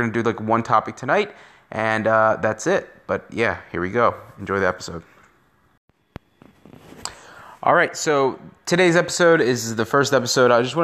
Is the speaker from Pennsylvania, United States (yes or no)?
no; Baltimore, Maryland, United States; You know, especially my hometown of Baltimore